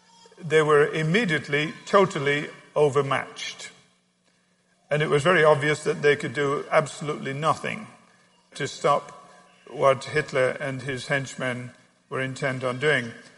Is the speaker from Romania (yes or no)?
no; England, United Kingdom; vivid recollections of my childhood growing up in England during the Second World War had to do with the evacuation of Dunkirk.